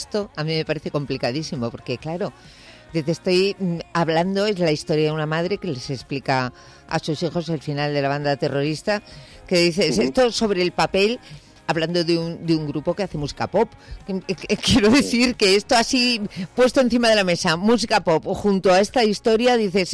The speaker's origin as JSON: {"language": "Spanish", "region": "Basque Country", "country": "Spain", "said": "Si hablamos del país, tú y yo que somos vascos"}